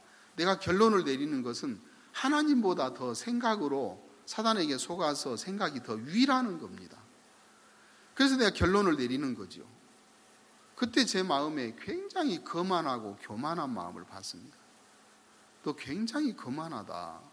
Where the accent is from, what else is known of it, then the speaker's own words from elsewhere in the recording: Naju, South Jeolla, South Korea; 저는 고향이 전라남도 나주인데 시골에서 광주까지 버스 타고 가셔서 백리를 가셔서